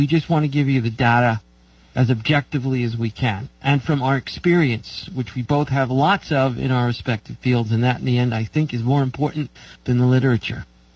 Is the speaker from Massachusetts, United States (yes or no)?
no; New York, United States; now in California, United States; I'm from New York. You can't get enough sun if you come to California from New York a long time ago.